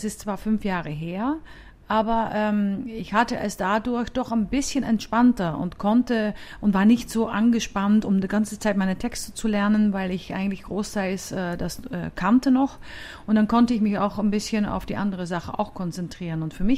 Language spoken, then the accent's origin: German; Netherlands; German is a second language; now in Vienna, Austria; Aber ich habe als Holländerin es eigentlich immer sehr einfach gehabt.